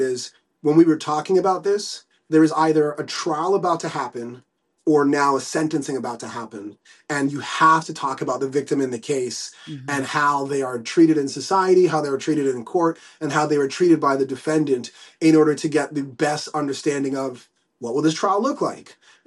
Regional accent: Canada; Like, if you want to listen to me about being Canadian or a father, I think I'm pretty knowledgeable there

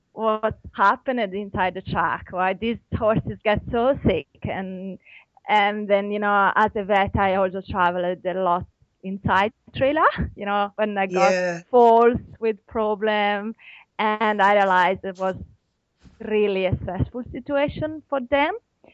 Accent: Italy; English is a second language; now in Australia; I'm from Italy

